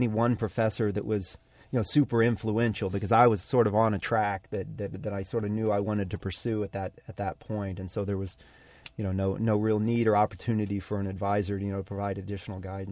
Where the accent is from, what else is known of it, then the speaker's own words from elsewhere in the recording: Houston, Texas, United States; Yeah, I was an undergraduate at University of Texas at Austin. I grew up in Houston.